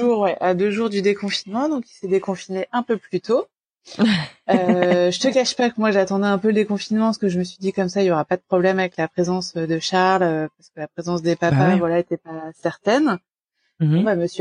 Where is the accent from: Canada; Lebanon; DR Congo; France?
France; Normandy; qui vient de Normandie, proche Paris, mais Normandie quand même.